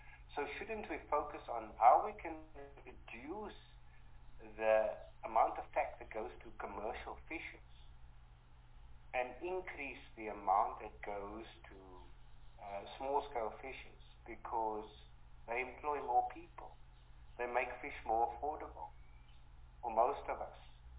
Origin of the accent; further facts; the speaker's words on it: Western Cape, South Africa; Now, fortunately for me, I grew up in the Western Cape. I know all the small fishing towns